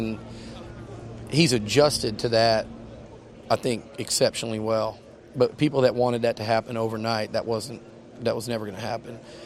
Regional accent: Houston, Texas, United States; You know, I grew up in Houston. I'm a Texans fan, so full disclosure.

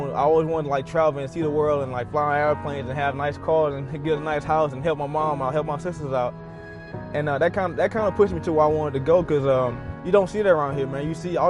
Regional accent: Port Allen, Louisiana, United States; Back home at my hometown, Port Allen, Louisiana. Got the Texans with me, brought Houston to Port Allen. Just want to show them around, show them my city, show them where I grew up. I think Port Allen is what shaped me to who I am today. It's a small town

